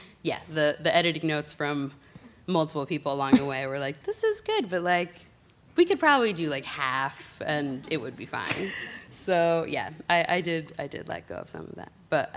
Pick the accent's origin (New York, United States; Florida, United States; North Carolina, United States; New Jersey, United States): New Jersey, United States; I'm from New Jersey, so obviously I have a little bit of a bias there.